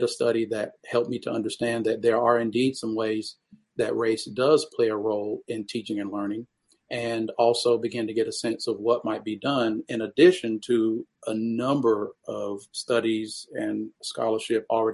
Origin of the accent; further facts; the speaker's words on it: North Carolina, United States; I was actually preparing to become a school administrator in my home state of North Carolina.